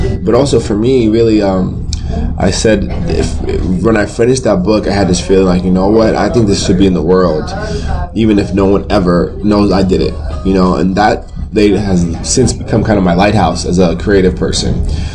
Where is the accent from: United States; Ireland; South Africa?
South Africa; Being South African in general is such an interesting thing for me